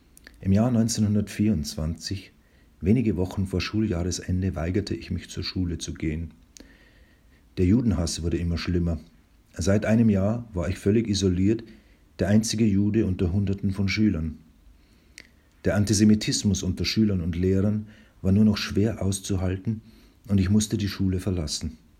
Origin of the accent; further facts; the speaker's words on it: Passau, Bavaria, Germany; da die Lebensumstände bei uns in Passau besser waren. Mit 6 Jahren lernte ich in der Donaubadeanstalt schwimmen.